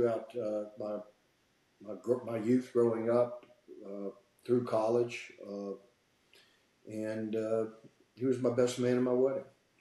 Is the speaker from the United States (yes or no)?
yes; Bogalusa, Louisiana, United States; Okay, I'm from Bogalusa, Louisiana. Played for the Lumberjacks.